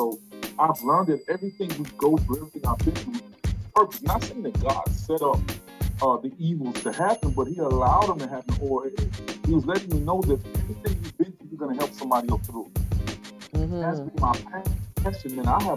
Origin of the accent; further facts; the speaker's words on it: Chicago, Illinois, United States; growing up in Chicago Project, you know, if you wasn't a rapper, if you wasn't selling dope, if you wasn't a sports person, you know, you was a punk.